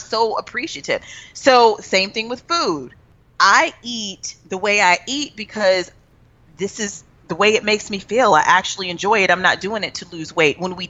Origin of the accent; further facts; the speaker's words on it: Texas, United States; You would think, even though I'm not, I'm from Texas. I like big plates.